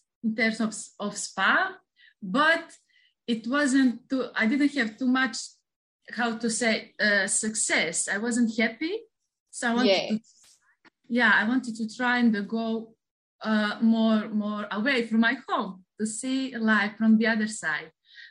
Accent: Montenegro; I'm coming from Montenegro, and then I'm a masseuse stewardess on board.

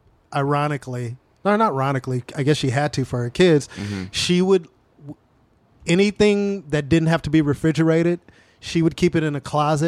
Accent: Carson, California, United States; Yes, that's where I'm from, born and raised.

